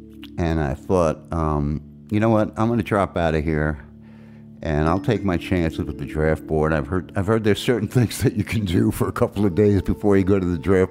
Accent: Brooklyn, New York, United States; I grew up in Brooklyn, New York. Kind of came of age in the late 50s, early 60s, surrounded by great music. We were blessed in New York to have four great top 40 radio stations.

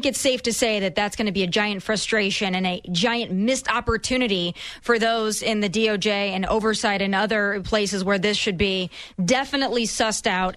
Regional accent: South Dakota, United States; All right, I grew up in South Dakota, so I can't imagine how different Minnesota is from Somalia, right?

